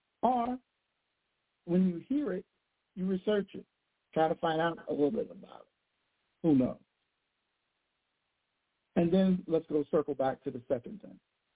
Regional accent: Louisiana, United States; But I'm from Louisiana, so depending on what parish you're in, all makes a difference in the way that we perceive certain things.

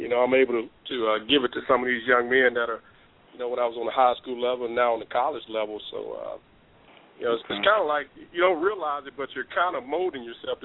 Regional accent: Birmingham, Alabama, United States; I sure am. Birmingham. Born and raised, Birmingham

